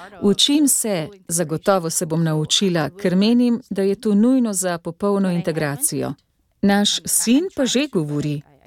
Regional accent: São Paulo, Brazil; Slovenian is a second language; now in Slovenia; odkoder prihajam, prihajam iz São Paula, se temperatura po zimi na najhladnejše dni spusti do 5 stopinj Celzija.

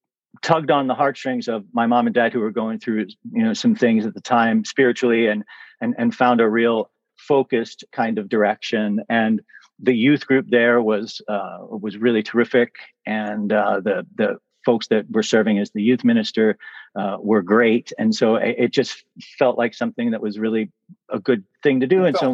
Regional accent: Philadelphia, Pennsylvania, United States; I was born in South Philadelphia, right uh-huh. around the airport, on Tinicum Island.

